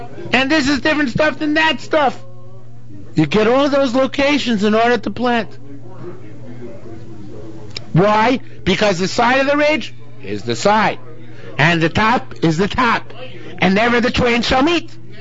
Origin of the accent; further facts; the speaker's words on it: New York, United States; I come from Nassau County.